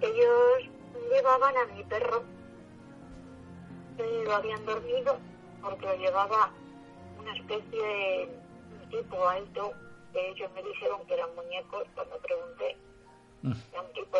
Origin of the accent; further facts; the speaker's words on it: Jumilla, Region of Murcia, Spain; yo nací aquí en Jumilla, en la provincia de Murcia